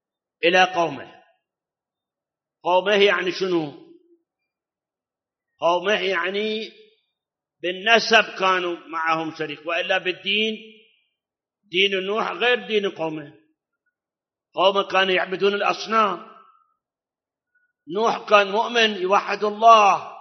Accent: Iraq; وأكو مثل عندنا بالعراق يقول

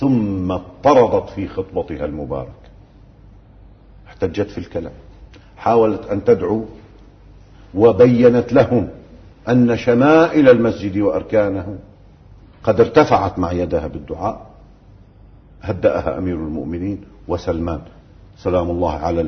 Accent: Lebanon; أو عندنا في لبنان على باب مجلس النواب

